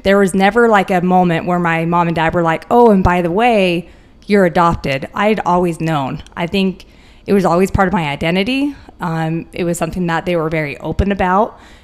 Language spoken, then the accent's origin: English; Fountain Green, Utah, United States; I grew up in Fountain Green, and that's still where my parents live.